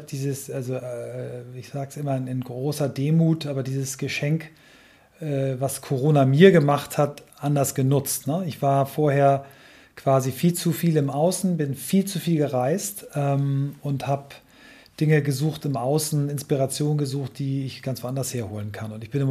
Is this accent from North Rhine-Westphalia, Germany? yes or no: no; Kiel, Schleswig-Holstein, Germany; aus meiner Heimatstadt Kiel